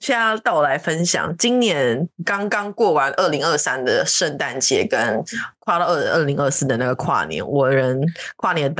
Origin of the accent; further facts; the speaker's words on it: Taiwan; now in Hong Kong; 但是我必须说我是台湾人，然后住在香港，也去过什么什么新加坡什么上海那些地方